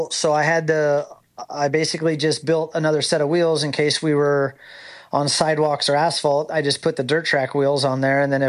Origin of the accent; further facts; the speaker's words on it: San Diego, California, United States; now in Louisiana, United States; And I grew up around him in San Diego Arena Cross